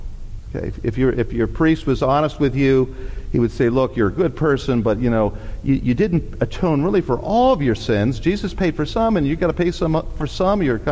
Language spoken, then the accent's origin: English; Philadelphia, Pennsylvania, United States; So I'm from Philadelphia. Most of my friends were Catholic.